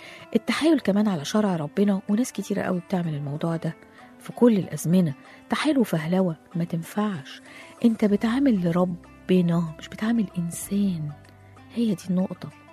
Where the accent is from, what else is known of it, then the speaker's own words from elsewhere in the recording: Egypt; احنا عندنا في مصر مثل بيقول اللي حضر العفريت يصرفه